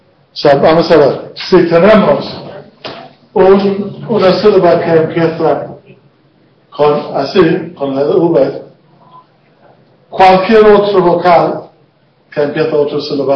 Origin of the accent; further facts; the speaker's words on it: England, United Kingdom; Spanish is a second language; Soy inglés.